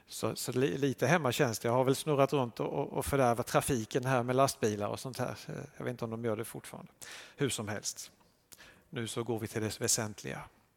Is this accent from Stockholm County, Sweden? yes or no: no; Älmhult, Kronoberg County, Sweden; now in Kalmar, Sweden; och jag kommer från Kalmar, eller jag kommer från Älmhult från början, men just nu så bor jag i Kalmar.